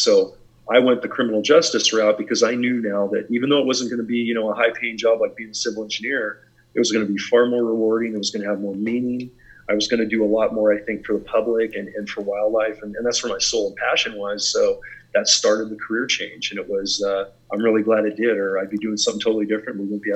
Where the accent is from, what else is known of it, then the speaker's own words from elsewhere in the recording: California, United States; basically, I grew up in the Silicon Valley of California in those foothills just as a diehard outdoorsman.